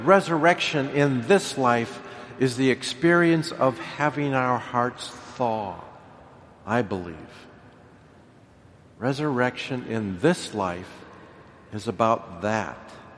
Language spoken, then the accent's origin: English; Milwaukee, Wisconsin, United States; I can't be happy for the Cubs. I'm from Milwaukee.